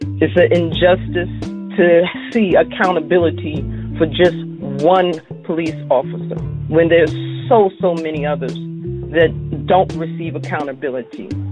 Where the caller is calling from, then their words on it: Dallas, Texas, United States; I'm calling from Dallas.